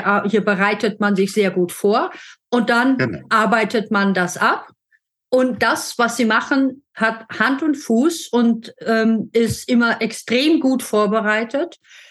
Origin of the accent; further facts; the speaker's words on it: Germany; moved away as an adult; now in Austria; Für mich hat sich's angehört, wie ich als Deutsche vor 23 Jahren nach Österreich übersiedelt bin.